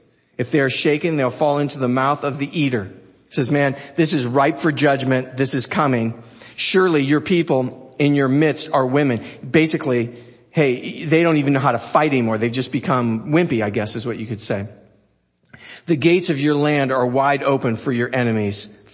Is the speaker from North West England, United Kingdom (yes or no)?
no; Scotland, United Kingdom; I am Scottish